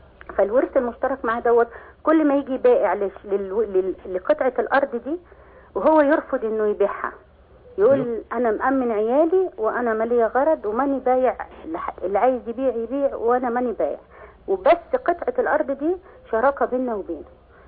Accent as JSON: {"language": "Arabic", "country": "Egypt", "lives_now": "Saudi Arabia", "said": "أنا أم مصرية لثلاث أولاد سعوديين، وجوزي الله يرحمه متوفي من 12 سنة."}